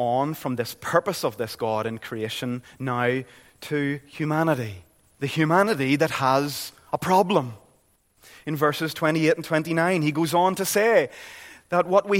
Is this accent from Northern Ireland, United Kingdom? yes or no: yes; Northern Ireland, United Kingdom; I'm from Northern Ireland.